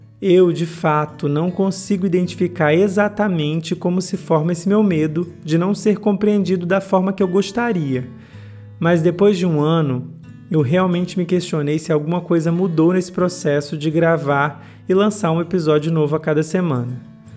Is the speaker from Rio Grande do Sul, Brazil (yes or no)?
no; Rio Branco, Acre, Brazil; moved away as an adult; Eu saí de Rio Branco, capital acreana, onde morei por 18 anos em 2019.